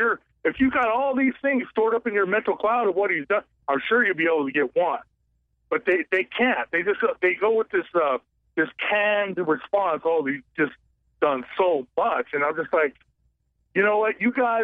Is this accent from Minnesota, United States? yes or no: no; California, United States; Over the road, I am in Kansas, but I'm from Southern California.